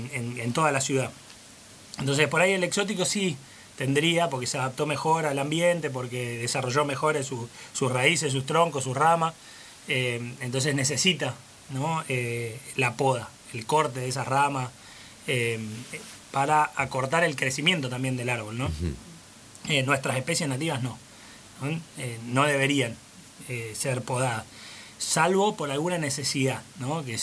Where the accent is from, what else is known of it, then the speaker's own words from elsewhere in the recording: Puerto Esperanza, Misiones, Argentina; Soy misionero, soy de Puerto Esperanza, pero mis padres son porteños.